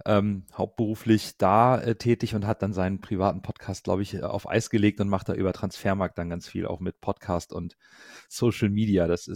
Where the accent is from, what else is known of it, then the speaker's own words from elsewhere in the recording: Hamburg, Germany; ich bin Hamburger Jung, ich bin in Hamburg geboren, Kind portugiesischer Einwanderer, Mitte 40